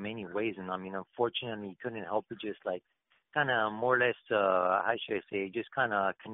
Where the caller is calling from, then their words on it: California, United States; I'm just calling from California.